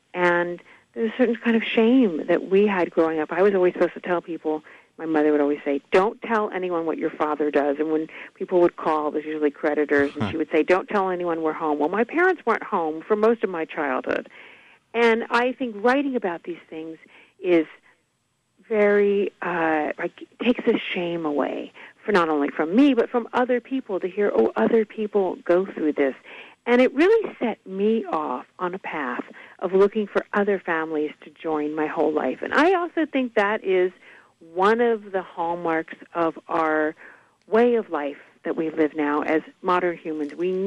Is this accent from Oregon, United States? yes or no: no; Mobile, Alabama, United States; born there; I was born in Mobile, and so our family has deep roots there.